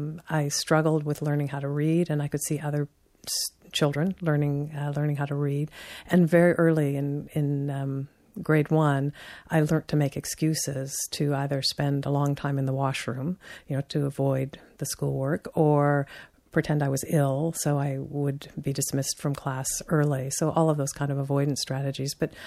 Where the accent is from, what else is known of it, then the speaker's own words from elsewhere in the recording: Peterborough, Ontario, Canada; also born or lived in Toronto; 1951 in Canada, and my father was an engineer, and so we moved when I was five to Peterborough, a small town outside of Toronto, where the General Electric was and where he had his career. So I grew up in sort of small town Ontario.